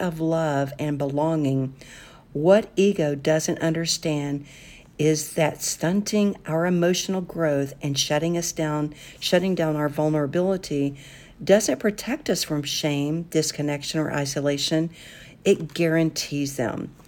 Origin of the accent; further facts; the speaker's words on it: Kansas, United States; and I'm from Kansas. I don't speak Spanish.